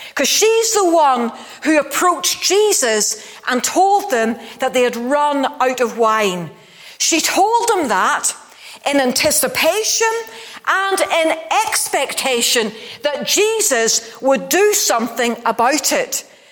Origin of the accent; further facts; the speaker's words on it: Ballymena, Northern Ireland, United Kingdom; When I was growing up in Ballymena, you didn't get to Portrush for an hour in the evening to buy an ice cream or something.